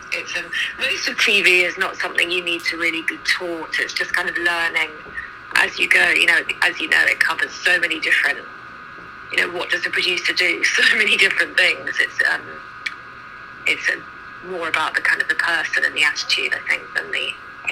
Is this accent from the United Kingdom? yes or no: yes; England, United Kingdom; I studied languages in the UK. I'm English, as you can probably tell.